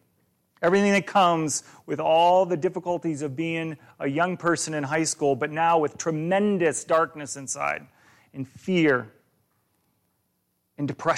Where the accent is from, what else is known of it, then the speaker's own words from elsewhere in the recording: Illinois, United States; I grew up in Northern Illinois. I was not a Cubs fan, and I was not a Packers or a Chicago fan, just so you know. So don't take my head off because I lived in Illinois. But I grew up in Illinois, grew up in a good home.